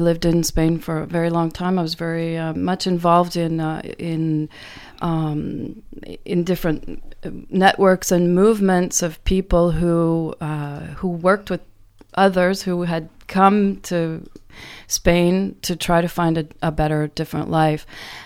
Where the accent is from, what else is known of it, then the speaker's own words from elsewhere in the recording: Indiana, Pennsylvania, United States; That's right. I was raised in Indiana, Pennsylvania. It's in the coal mining area in western Pennsylvania.